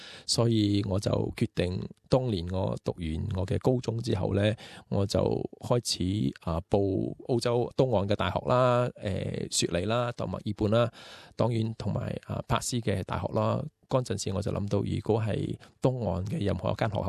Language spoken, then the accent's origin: Cantonese; Ipoh, Perak, Malaysia; now in Australia; 我唔系香港人嚟嘅。咁我系马来西亚嘅华人，我喺马来西亚出身，喺怡保啊，怡保系我家乡啊